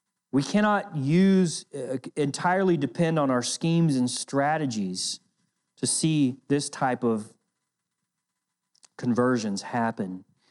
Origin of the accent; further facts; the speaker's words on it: the South, United States; I grew up in the South, so I don't know if you guys know what I'm talking about, but they would have revivals every year.